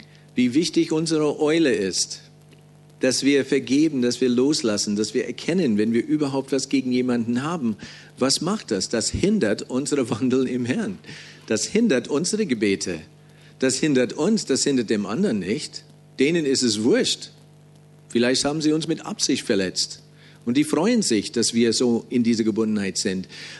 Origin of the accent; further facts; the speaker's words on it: Bavaria, Germany; Wir haben große Berge bei uns in Bayern.